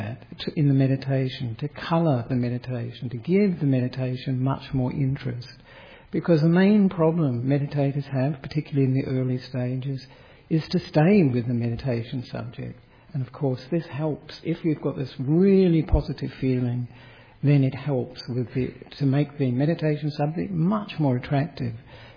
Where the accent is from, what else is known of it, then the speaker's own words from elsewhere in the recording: Perth, Western Australia, Australia; now in Sri Lanka; even though I am from Perth.